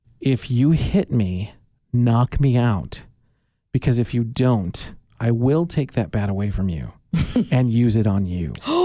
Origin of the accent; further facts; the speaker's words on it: Chicago, Illinois, United States; I'm from Chicago.